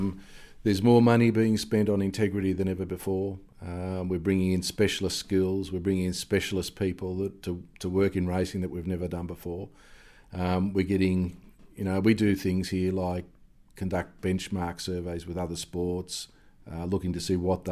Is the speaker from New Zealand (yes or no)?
no; Collingwood, Victoria, Australia; born there; I can go back a lot further back with Collingwood, because I was born in Collingwood.